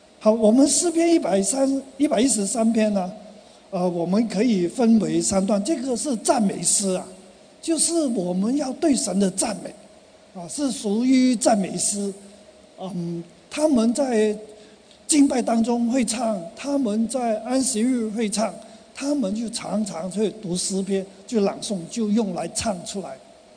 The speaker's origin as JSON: {"language": "Chinese", "country": "Hong Kong", "said": "在我们香港人来讲就是白叶了。"}